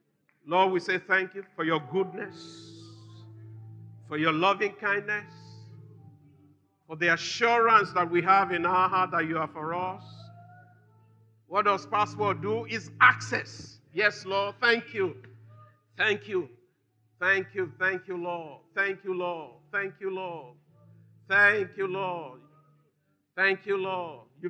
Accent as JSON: {"language": "English", "country": "Nigeria", "said": "I am not a Yoruba man. I am a kingdom man. I am not an Hausa man. I am a Nigerian."}